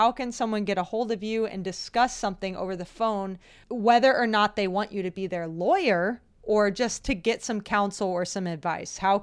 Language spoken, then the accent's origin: English; Georgia, United States; We're here and we're ready to fight this. And hey, we're from Georgia.